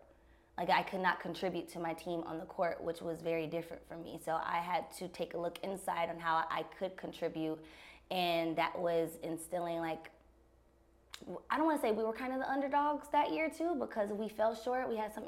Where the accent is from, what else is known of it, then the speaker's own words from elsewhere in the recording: Flint, Michigan, United States; It's very self-explanatory of, like, Flint. I grew up in Flint.